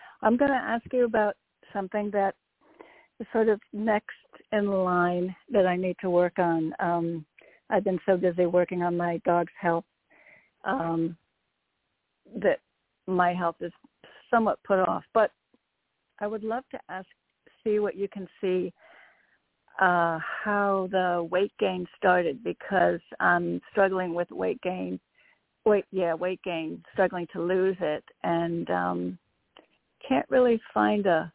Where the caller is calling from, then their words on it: Connecticut, United States; from Connecticut. I think this is the first time I'm calling into your show.